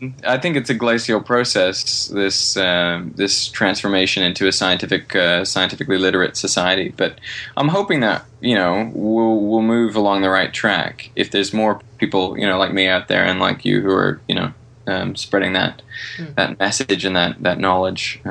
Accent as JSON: {"language": "English", "town": "Vancouver", "region": "British Columbia", "country": "Canada", "tie": "born or raised there", "also_born_or_lived": "Traralgon, Australia / Eastern Canada", "moved": "as an adult", "lives_now": "Australia", "said": "I was born in a small town called Traralgon in Victoria. Uh-huh. I grew up in Vancouver, Canada. I did my undergraduate in Eastern Canada, and then I came back to Australia for my PhD, and I've been here for 7.5 years. But that accent doesn't really go away"}